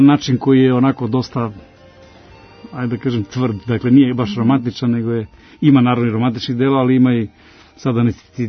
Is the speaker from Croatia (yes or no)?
no; Eastern Serbia, Serbia; Ja sam poreklom Boranin iz istočne Srbije, ja volim taj svoj narod sa kojim sam odrastao i volim tu muziku koju sam slušao kao klinac.